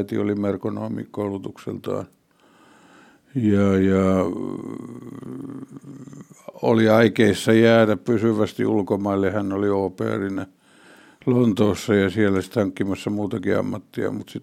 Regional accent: Helsinki, Uusimaa, Finland; No me asuttiin sitten 50-luvun loppupuolelta lähtien Munkkiniemessä. Mä synnyin Kruunuhassa. Silloin he asuivat pienessä kaksiossa tuossa Kruunikassa ja sitten me muutettiin 40-luvun puolivälissä sitä aikaa. Mä en vielä muista tuonne Takatöölöön, niin kuin silloin sanottiin, Pihlajatielle

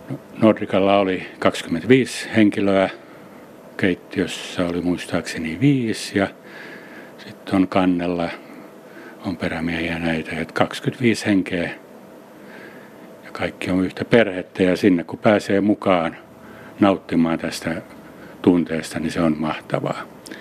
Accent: Lapland, Finland; Varmaan niin on meillä Lapissa tietenkin, kun on, ei ole kaupungin valoja siinä mukana

